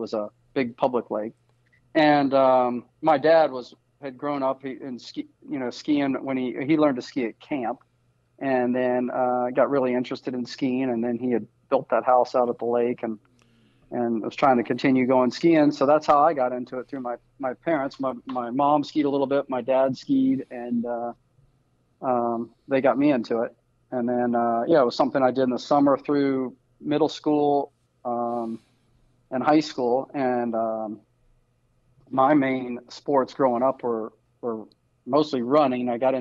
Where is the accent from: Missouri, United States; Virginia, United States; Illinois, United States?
Virginia, United States; Yeah, I grew up in Virginia. So, you know, it was something I did Memorial Day weekend till Labor Day weekend, you know, growing up.